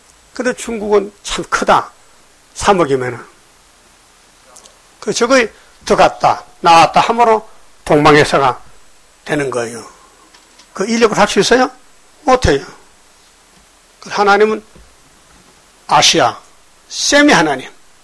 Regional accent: Gyeongsang, South Korea; 나는 경상도 사람인데 충청도 찾아가서

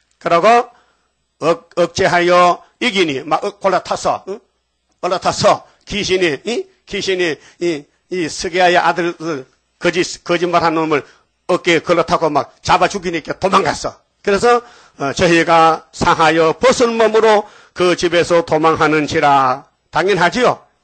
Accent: Dain, North Gyeongsang, South Korea; 우리 고향 사람이 그 사람이 우리 다인면이 같이 살아요. 저보다 학교 5년 선배야.

